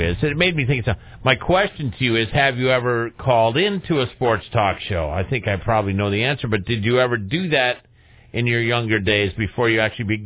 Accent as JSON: {"language": "English", "town": "Chicago", "region": "Illinois", "country": "United States", "tie": "born or raised there", "said": "When I was, you know, growing up in Chicago, there was sports radio was starting on a full-time basis in Chicago. I was well into my teen years when it started."}